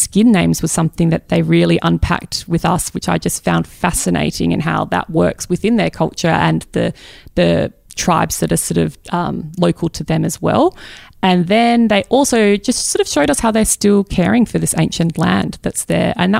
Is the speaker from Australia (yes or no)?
yes; Perth, Western Australia, Australia; Obviously, I come from Western Australia, and Perth in Western Australia, where we don't have crocodiles that roaming around.